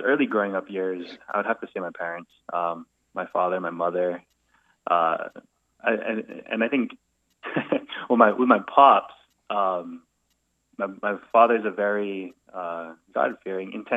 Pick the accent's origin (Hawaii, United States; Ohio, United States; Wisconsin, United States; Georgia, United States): Hawaii, United States; Honolulu; I grew up in Nu'uanu, up the hill on Aleva Heights, and playing, running around in the valley in Pu'unui.